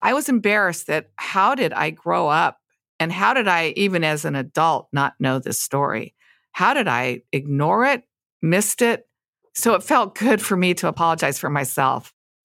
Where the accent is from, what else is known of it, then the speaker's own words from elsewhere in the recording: Los Angeles, California, United States; I was born and raised in Los Angeles.